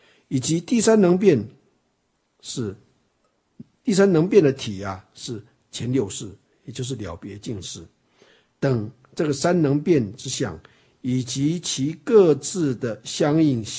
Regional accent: China; 我们中国人有这就有命格啊，那洋人都没命格啦，对不对？

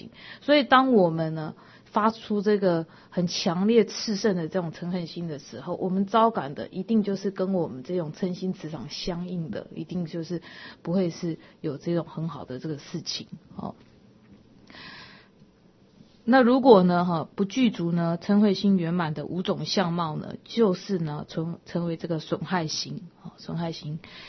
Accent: China; 那我们中国人呢、啊、就是常常有一句话说这个刀子嘴豆腐心啊

